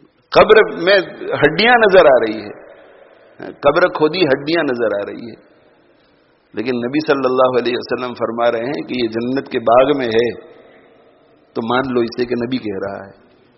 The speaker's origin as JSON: {"language": "Urdu", "country": "Pakistan", "tie": "born there", "said": "اللہ نے مجھے پاکستان میں پیدا کیا اور میں پاکستانی نسل سے ہوں."}